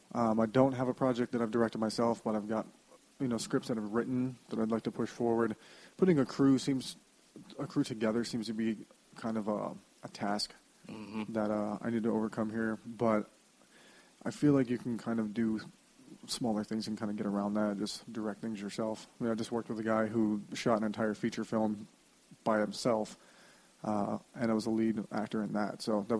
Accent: Colorado Springs, Colorado, United States; Colorado Springs.

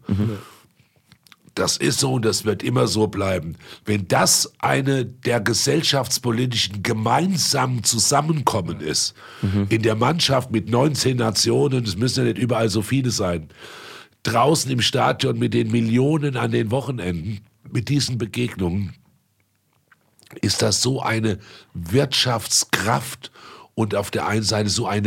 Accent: Frankfurt, Hesse, Germany; Ich bin stolzer Frankfurter Botschafter, wenn ich einfach weiß, wie bunt meine Stadt ist

